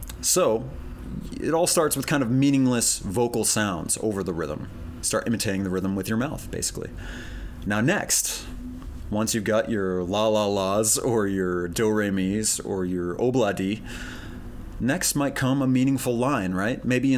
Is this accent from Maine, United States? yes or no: yes; Maine, United States; I think immediately of splitting wood, because I grew up in Maine.